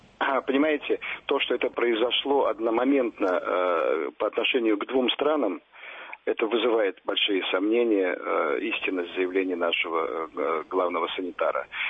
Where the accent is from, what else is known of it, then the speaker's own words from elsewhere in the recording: Moscow, Russia; вот я москвич